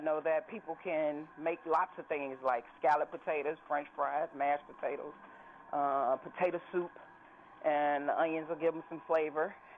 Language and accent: English; Chicago, Illinois, United States; In Chicago, on the South Side.